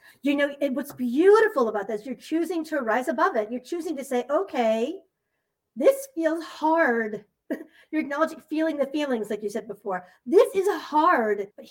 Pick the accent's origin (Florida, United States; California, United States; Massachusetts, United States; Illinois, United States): Massachusetts, United States; born there; I was born in Massachusetts.